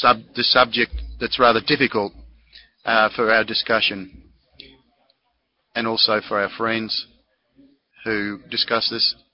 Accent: Czestochowa, Silesian Voivodeship, Poland; from Częstochowa in Poland. I live in Poland.

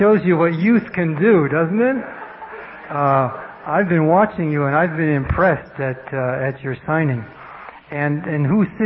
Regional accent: Detroit, Michigan, United States; Okay, so John and I grew up together back in Detroit.

